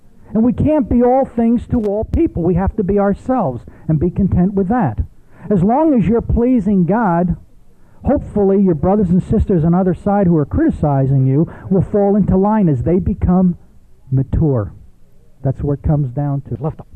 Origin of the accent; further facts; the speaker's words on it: Northeast, United States; I remember in school I had a Greek professor growing up in the Northeast